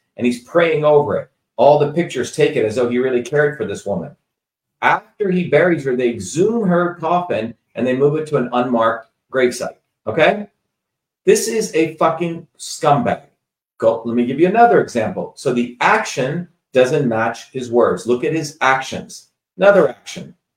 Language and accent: English; New Jersey, United States; and I'm originally from Jersey